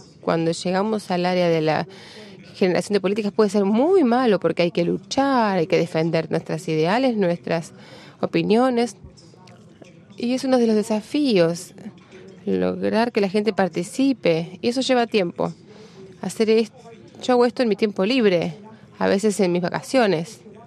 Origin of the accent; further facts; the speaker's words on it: Tunisia; Bueno, yo soy de Túnez.